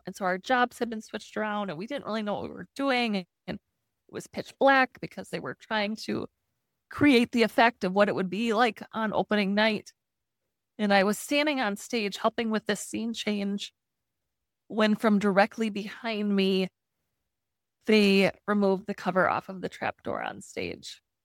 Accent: Ellsworth, Wisconsin, United States; I live in Ellsworth, Wisconsin. And I grew up here in Ellsworth and really was just a typical teenager and 16 years old.

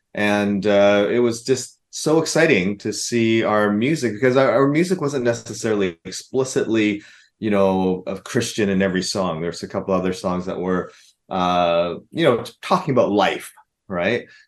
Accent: Canada; We're from Canada, so we're waiting for the blizzards to hit.

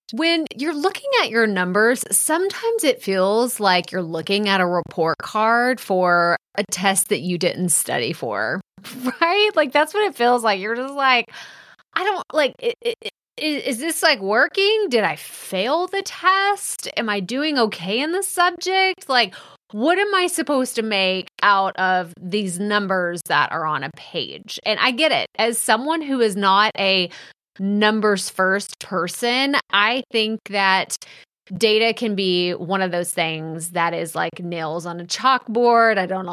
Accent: Texas, United States; accent: Texas; along with my funny Texas accent that everyone loves to remind me of.

